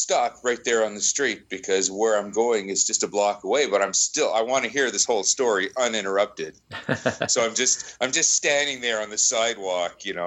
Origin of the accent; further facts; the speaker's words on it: Winnipeg, Manitoba, Canada; I'm from Winnipeg here. That's why I feel this.